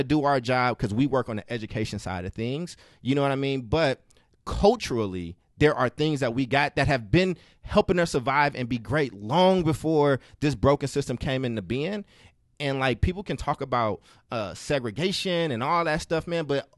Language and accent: English; Chicago, Illinois, United States; and Oakland produces, outside of my hometown of Chicago, per capita.